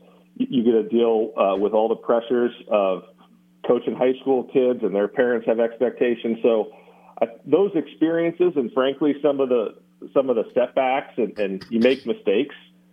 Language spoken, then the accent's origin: English; Nebraska, United States; given how I grew up 15 minutes outside of Lincoln, Nebraska, I've always loved college sports